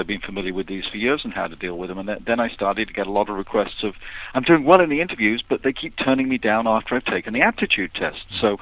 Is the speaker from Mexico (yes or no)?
no; England, United Kingdom; now in United States; I've lived here longer than I ever lived in England.